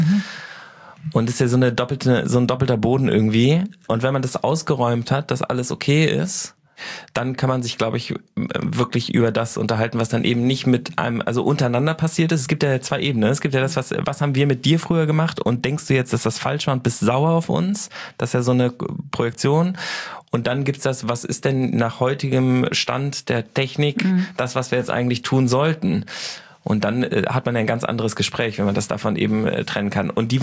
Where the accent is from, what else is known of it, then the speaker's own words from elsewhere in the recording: Hamburg, Germany; born there; ich bin in Hamburg geboren.